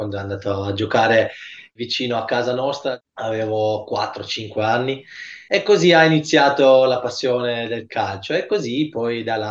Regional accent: Germany; Con mamma e papà parlo pure italiano, con mia figlia parlo solo italiano, quindi ho detto sempre: sono tanto tanto contento che sono nato in Germania, perché mi ha dato tanto, ho fatto qua la scuola

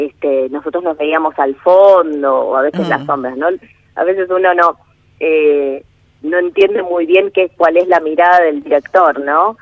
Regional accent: Quilmes, Buenos Aires Province, Argentina; yo soy de Quilmes, ajá, cerca del río de Quilmes.

